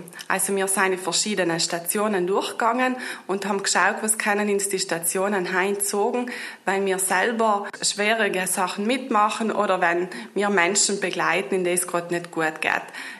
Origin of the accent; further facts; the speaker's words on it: Kurtatsch, Trentino-Alto Adige, Italy; ich bin aus Kurtatsch, bin 35 Jahre alt